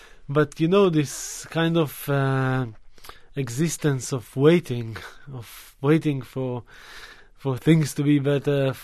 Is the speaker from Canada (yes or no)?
no; Israel; when I was growing up in Israel in the 80s